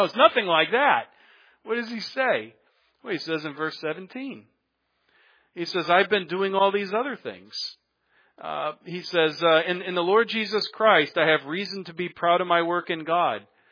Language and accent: English; Hartford, Connecticut, United States; also born or lived in South Carolina; by the way, I'm from Hartford, Connecticut, graduated East of Connecticut. Since I've mentioned this, I'll give you the bio. I lived in South Carolina for 17 years and came back to Connecticut 8 years ago.